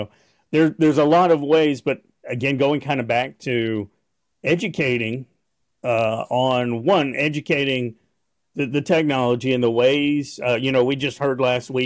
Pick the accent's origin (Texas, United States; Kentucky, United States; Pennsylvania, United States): Texas, United States; You know, I'm a Texan. Texan at first, really, as we talk about it, and I'm a conservative.